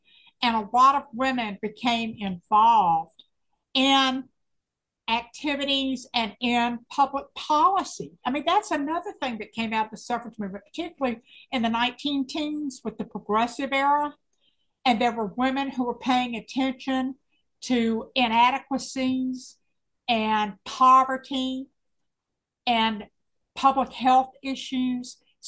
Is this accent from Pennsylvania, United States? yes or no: no; Nashville, Tennessee, United States; I thought I was going to be a background session player in Nashville because I grew up in Nashville.